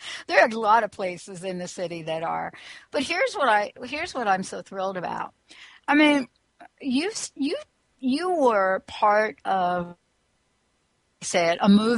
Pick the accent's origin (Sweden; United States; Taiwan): United States; New York; I'm from New York. I did go to Columbia University.